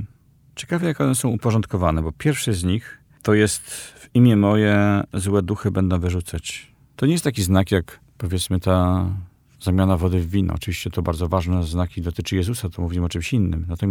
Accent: Warsaw, Masovian Voivodeship, Poland; No ja jestem z Warszawy

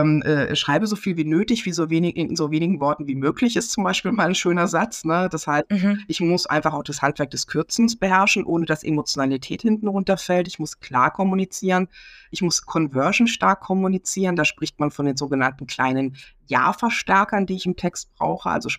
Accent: Baden-Württemberg, Germany; Ich bin im Schwarzwald aufgewachsen, ich liebe Bäume.

